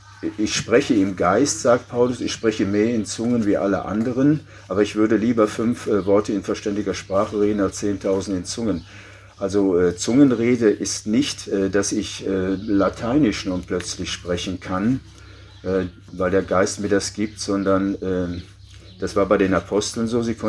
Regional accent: West Germany, Germany; Und wir kommen aus Westdeutschland, wir sind die Tradition nicht gewohnt.

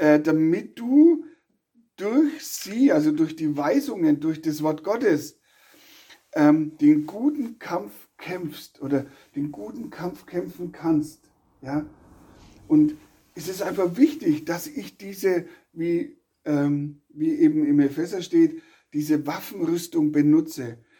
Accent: Kitzingen, Bavaria, Germany; also bei uns in der Nähe, also wo ich aufgewachsen bin, Kitzingen, war eine riesengroße Kaserne mit einem richtig großen Gelände.

